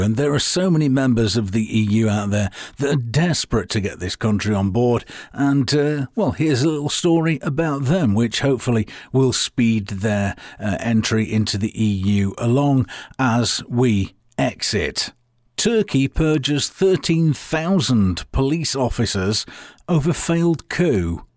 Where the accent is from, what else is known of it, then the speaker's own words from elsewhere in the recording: United Kingdom; Well, we don't, because we're British and we're getting out.